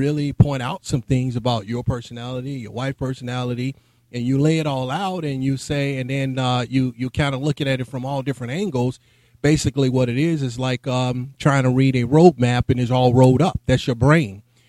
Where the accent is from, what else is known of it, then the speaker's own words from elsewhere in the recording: Chicago, Illinois, United States; I'm from Chicago, Inglewood community. I went to O'Toole Grammar School, went to Harper High School.